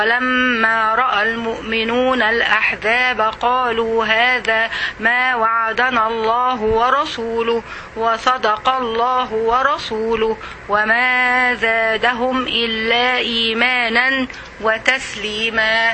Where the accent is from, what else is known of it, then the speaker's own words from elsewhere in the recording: Egypt; انا عندنا في مصر ما يقولوش ارجف، برجف.